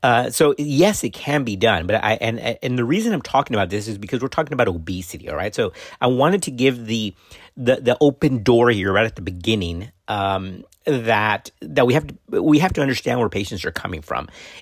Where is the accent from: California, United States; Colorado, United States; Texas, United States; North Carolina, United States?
Texas, United States; that is a physician out of my home state of Texas who is a gifted bariatric surgeon.